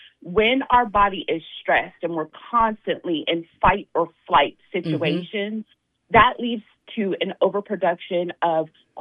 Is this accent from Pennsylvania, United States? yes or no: no; Mississippi, United States; I'm from Mississippi. I was born there.